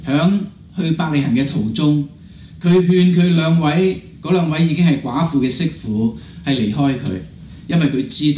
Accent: Hong Kong; 或者我们香港人有个俗语说苦过弟弟

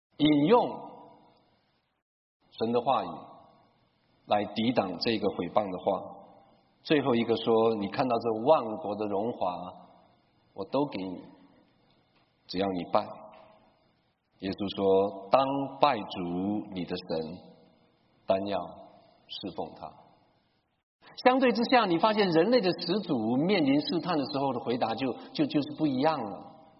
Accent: Taiwan; 我在台湾长大的时候，从小对一样事情就喜爱的不得了

